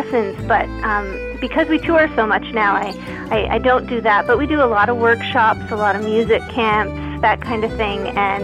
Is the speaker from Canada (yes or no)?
yes; Pembroke, Ontario, Canada; Yeah, so I'm from the Ottawa Valley, but more specifically from Pembroke, a couple hours northwest of Ottawa.